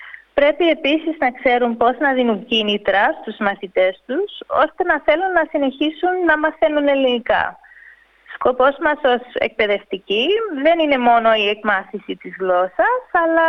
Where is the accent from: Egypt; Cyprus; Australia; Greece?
Australia; Melbourne, Victoria; Εγώ γεννήθηκα και μεγάλωσα στη Μελβούρνη, με ελληνική καταγωγή από την Ήμβρο και την Αλεξάνδρεια.